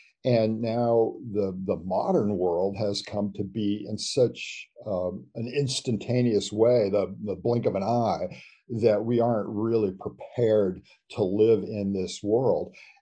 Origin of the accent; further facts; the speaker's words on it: California, United States; And of course, growing up in California and hearing the story of John Muir and these efforts to save wild places